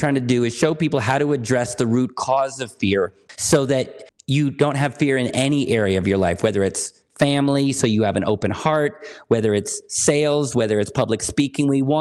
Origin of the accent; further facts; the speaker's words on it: Berkeley, California, United States; moved away as an adult; now in Mexico; Well, right now I am in Mexico. Oh. But I grew up in California, Berkeley, California, but I left the U.S. about 10 years ago.